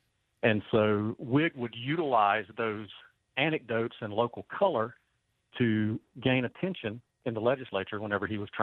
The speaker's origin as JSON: {"language": "English", "town": "Grand Ridge", "region": "Florida", "country": "United States", "tie": "born or raised there", "said": "right down the road from where Rusty and I grew up in Grand Ridge"}